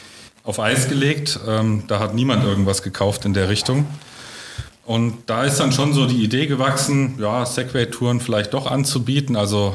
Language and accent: German; Seligenstadt, Hesse, Germany; Ich bin nicht hier aus der Region. Ich bin aus Seligenstadt, nähe Aschaffenburg.